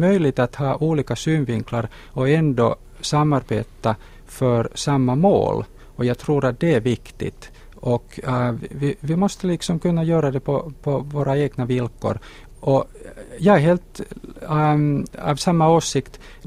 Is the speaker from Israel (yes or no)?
no; Finland; first language Finnish; Swedish is a second language; jag är finskspråkig och jag har lärt mig svenska enbart i skolan. Jag har väldigt lite kontakt med Svenskfinland